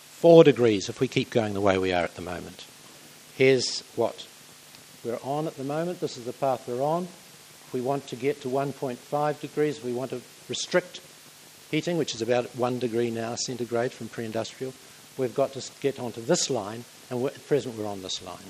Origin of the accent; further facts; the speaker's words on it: Dunedin, Otago, New Zealand; So I'm not from Gisborne, I'm from Dunedin, and where I used to go for my holidays was the Manuototo